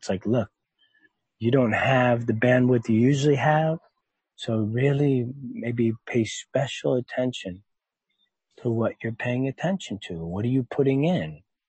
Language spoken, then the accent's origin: English; East Coast, United States; I grew up on the East Coast and there's a certain kind of attitude in my family, in my neighborhood